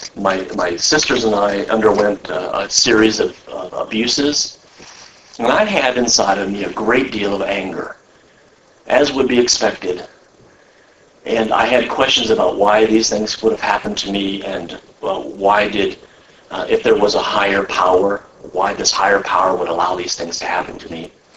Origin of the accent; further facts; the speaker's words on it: Missouri, United States; And I'm from the Midwest in Missouri, not to be confused with Missouri. Yeah, Missouri. Make sure you put the accent on Missouri, not misery. And so I'm from the cornfields, and I'm really out there in the middle of nowhere.